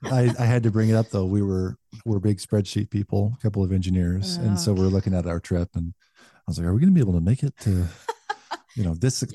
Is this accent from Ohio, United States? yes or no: no; Kansas, United States; I grew up around here in Kansas. There's no mountains, there's no coast, no lighthouses.